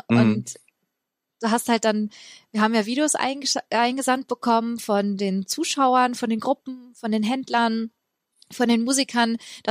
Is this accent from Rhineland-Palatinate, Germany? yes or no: no; Bavaria, Germany; Ich komme ja aus Bayern, auch wenn man es mir meistens nicht anhört.